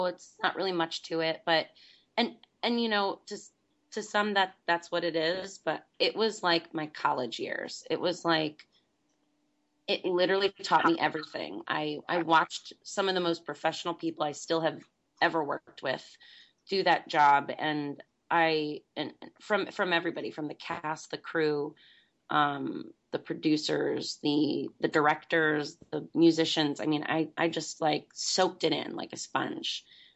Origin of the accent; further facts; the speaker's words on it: Connecticut, United States; but I grew up in Connecticut, and I loved playing sports.